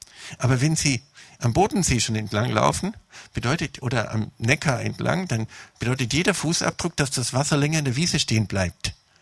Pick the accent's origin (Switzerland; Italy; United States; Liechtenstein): United States; German is a second language; now in Germany; Aber ich bin in den USA halt groß geworden dabei